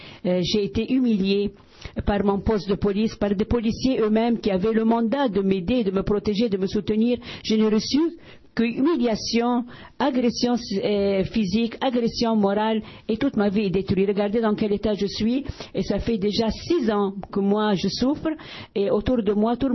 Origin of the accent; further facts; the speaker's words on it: Lebanon; moved away; je suis immigrante, je viens du Liban, je suis libanaise.